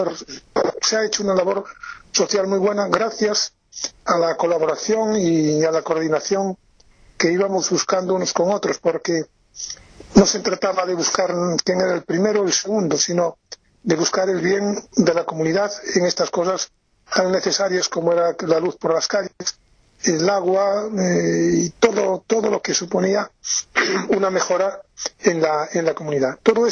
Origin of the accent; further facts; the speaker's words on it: Portas, Galicia, Spain; born there; yo nací en Portas y claro, indudablemente que tienes ahí siempre ese marco ahí que señala tu origen.